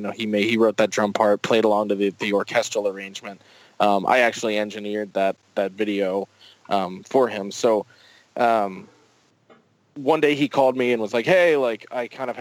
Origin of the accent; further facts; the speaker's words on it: Pennsylvania, United States; We're all from Pennsylvania, different areas of it. So the band is technically based in Lancaster.